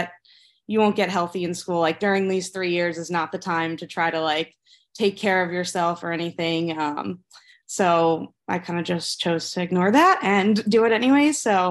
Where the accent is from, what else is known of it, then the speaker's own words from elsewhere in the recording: Philadelphia, Pennsylvania, United States; now in Cleveland, United States; So I'm 30 years old. I grew up like outside of Philadelphia, Pennsylvania. I am the middle of three girls, so that was just a blast growing up.